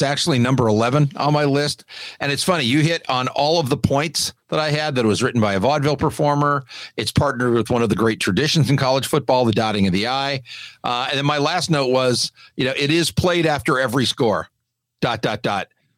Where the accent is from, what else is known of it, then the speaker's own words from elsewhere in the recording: West Coast, United States; growing up on the West Coast, watching Pac-12, Pac-10 football for years.